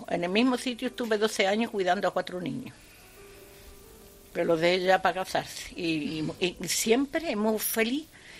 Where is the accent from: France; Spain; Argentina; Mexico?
France; moved away; Yo vine de Francia y me he llevado 12 años viviendo sola en mi casa.